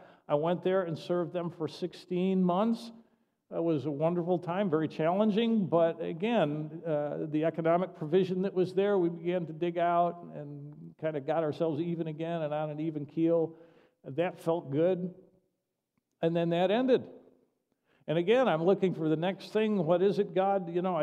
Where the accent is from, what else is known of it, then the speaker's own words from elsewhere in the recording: Webster, New York, United States; although I grew up in Webster, New York, I spent all my weekends down near Letchworth State Park.